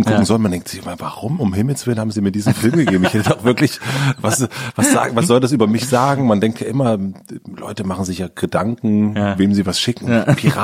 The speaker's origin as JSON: {"language": "German", "town": "Gröden", "region": "Brandenburg", "country": "Germany", "tie": "born or raised there", "said": "Gröden, und das ist in Südbrandenburg."}